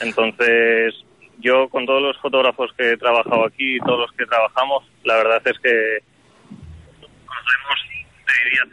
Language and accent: Spanish; Asturias, Spain; Creo que soy el único asturiano